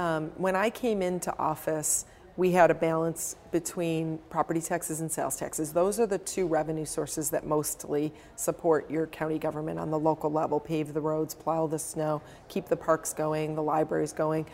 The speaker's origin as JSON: {"language": "English", "town": "Syracuse", "region": "New York", "country": "United States", "tie": "born or raised there", "said": "the people that I grew up with in Syracuse didn't really know that much about Syracuse University, this institution on the hill."}